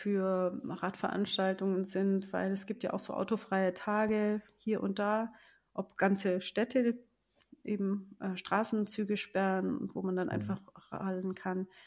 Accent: Munich, Bavaria, Germany; Ich bin viel auf der Welt unterwegs, aber München ist meine Heimatstadt.

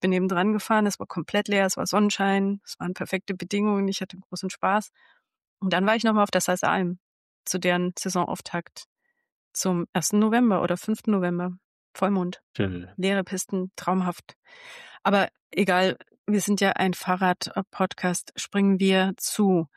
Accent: Bavaria, Germany; in meiner Heimat im Allgäu

